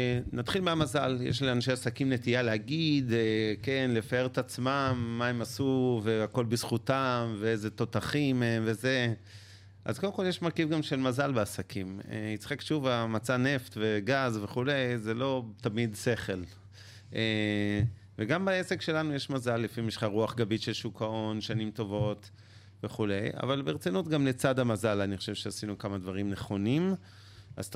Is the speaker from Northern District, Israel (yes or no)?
no; Ramat Gan, Tel Aviv District, Israel; גדלתי ברמת גן, לאבא שהיה מורה ואימא שהיא פקידה בבנק דיסקונט, בשכונה חמודה בשם הגפן